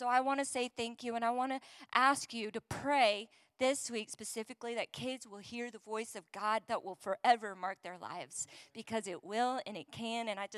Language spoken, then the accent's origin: English; Florida, United States; So we are from Florida, and this is our very first time in Montana, and it is beautiful.